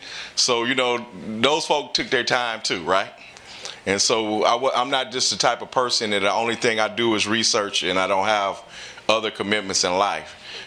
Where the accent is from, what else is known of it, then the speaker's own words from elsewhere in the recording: Compton, California, United States; No, I grew up in Compton, California. Compton gets some love in D.C., okay. But I grew up in Compton.